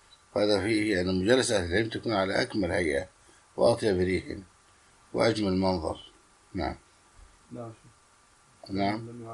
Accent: Egypt; حتى الأزهر عندنا في مصر حكم عليهم بالكفر

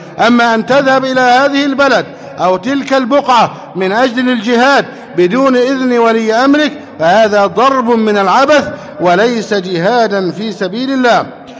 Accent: Egypt; اللهم احفظ بلدنا مصر أمنا أمانا، سخاء رخاء.

